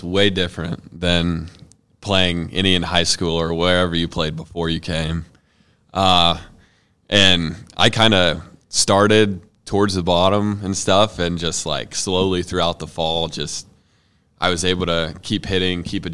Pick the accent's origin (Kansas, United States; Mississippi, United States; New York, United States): Kansas, United States; Kingman; I grew up in Kingman, Kansas, so it's a little bit west of Wichita. A lot like Concordia, actually.